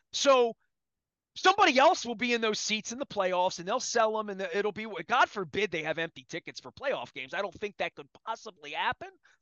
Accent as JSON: {"language": "English", "town": "Dundalk", "region": "Maryland", "country": "United States", "tie": "born or raised there", "said": "And I'm thinking, dude, I grew up in Dundalk."}